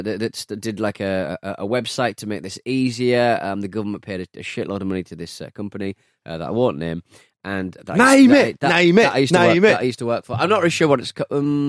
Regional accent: Hartlepool, North East England, United Kingdom; my hometown of Hartlepool.

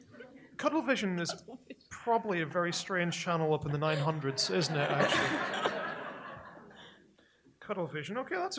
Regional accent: Northern Ireland, United Kingdom; I'm a person from Northern Ireland. You can tell by the accent, right?

